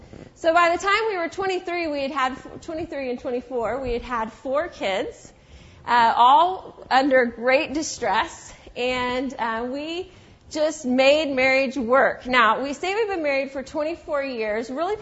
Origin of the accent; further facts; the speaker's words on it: Kansas City, Missouri, United States; because we're from Kansas City and we love to watch the Chiefs lose year after year.